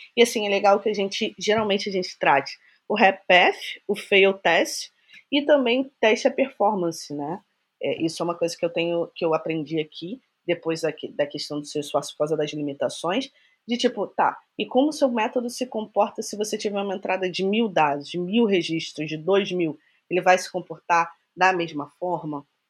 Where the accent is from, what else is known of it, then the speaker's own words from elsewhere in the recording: Brazil; now in Canada; Então, eu comecei a trabalhar com o Salesforce aqui no Canadá, quando eu vim do Brasil para cá.